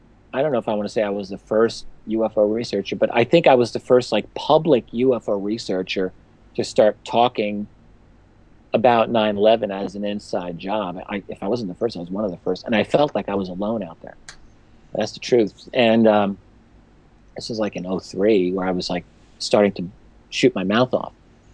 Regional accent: New York City, New York, United States; But I'm from New York City. My father worked at the World Trade Center.

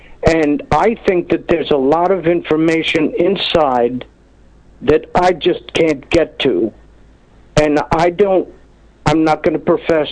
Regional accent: United States; I am an American and proud to be one. I've not lived in other countries as you have.

